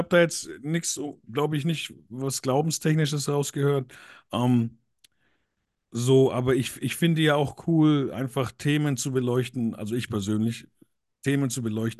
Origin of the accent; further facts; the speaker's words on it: Germany; born there; Leute, wer 1982 geboren ist in Deutschland und … weiß, wie es ist, wenn der Name verhunzt wird.